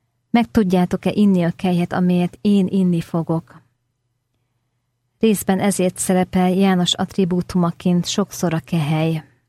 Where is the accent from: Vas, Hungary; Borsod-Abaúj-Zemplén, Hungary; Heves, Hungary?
Heves, Hungary; Eger; Egerben nőttem föl, otthonom az egri bazilika volt